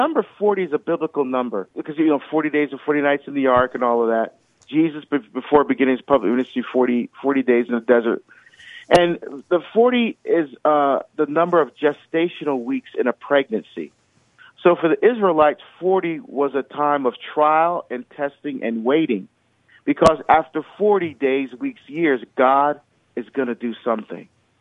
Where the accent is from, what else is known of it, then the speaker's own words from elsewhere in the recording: New Jersey, United States; moved away as an adult; I grew up in New Jersey. I left Jersey, went to Oregon.